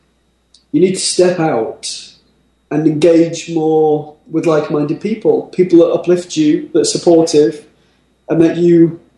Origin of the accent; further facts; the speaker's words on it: Tennessee, United States; the next call is from my home state, Tennessee